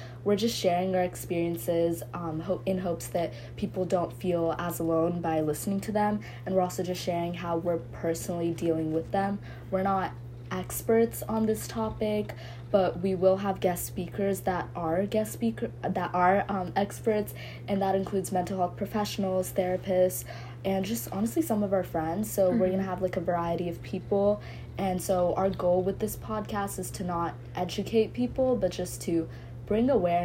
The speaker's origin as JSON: {"language": "English", "region": "Texas", "country": "United States", "said": "I'm from Texas. I'm also 16."}